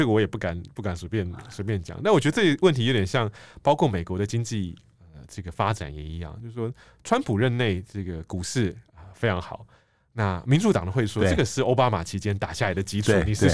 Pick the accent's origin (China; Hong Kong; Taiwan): Taiwan; born there; 包括像我这样台湾出生的这样一个这个读者